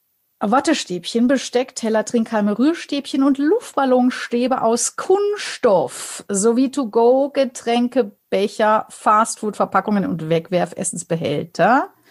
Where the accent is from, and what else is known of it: Bavaria, Germany